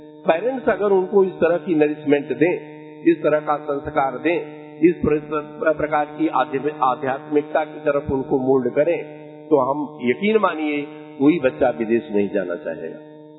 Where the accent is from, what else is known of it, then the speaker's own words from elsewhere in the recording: Uttar Pradesh, India; मैं यूपी से हूँ